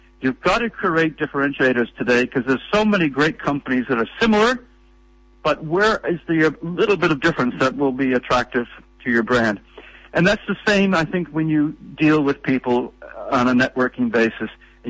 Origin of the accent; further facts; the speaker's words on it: Canada; I'm Canadian and that I've lived in 8 countries